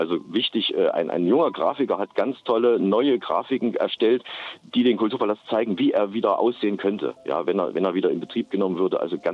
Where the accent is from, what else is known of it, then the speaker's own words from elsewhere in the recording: Unterwellenborn, Thuringia, Germany; Ich komme also aus Unterwellenborn und das Haus war immer Teil des Lebens.